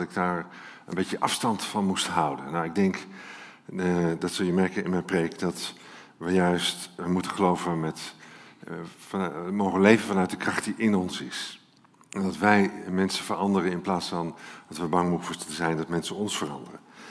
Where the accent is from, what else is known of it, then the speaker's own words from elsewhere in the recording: Deventer, Overijssel, Netherlands; born there; ik ben geboren in Deventer.